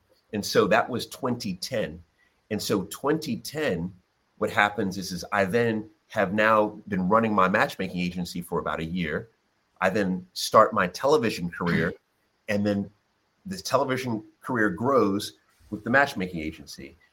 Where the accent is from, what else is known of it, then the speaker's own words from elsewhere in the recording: New York City, New York, United States; So I was born in New York in the United States. Grew up early in Jamaica, Queens, namely because I'm second generation Jamaican.